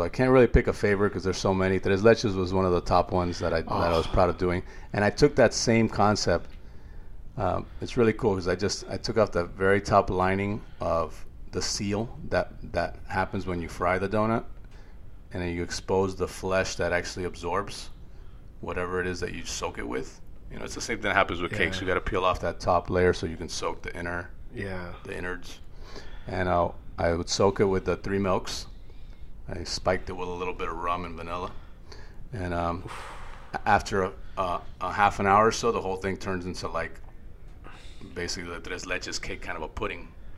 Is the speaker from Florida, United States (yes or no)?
yes; Florida, United States; especially in South Florida, my hometown.